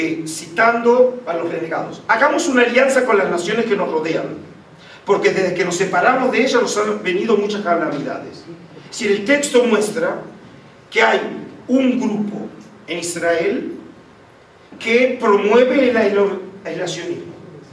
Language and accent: Spanish; Argentina; now in Mexico; Yo estoy en México, vengo de Israel y sigo la liga, soy del Barça, quiero aclarar, ¿sí? Como buen argentino.